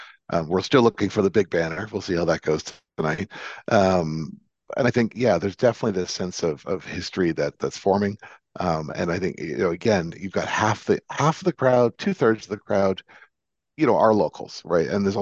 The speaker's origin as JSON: {"language": "English", "town": "Toronto", "region": "Ontario", "country": "Canada", "tie": "born or raised there", "said": "And I grew up in Toronto, so"}